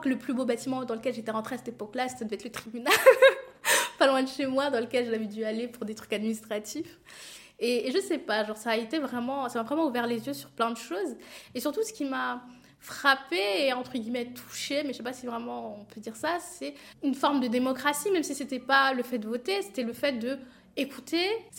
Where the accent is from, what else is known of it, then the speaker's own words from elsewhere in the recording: Mulhouse, Grand Est, France; j'ai 27 ans et je suis actuellement stagiaire Schuman au Parlement européen. Déjà, je viens de Mulhouse, c'est vraiment une petite ville proche de Strasbourg.